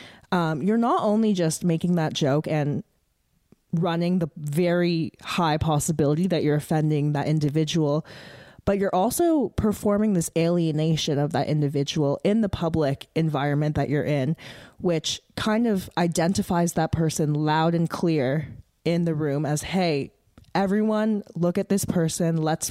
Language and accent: English; Canada; growing up in Canada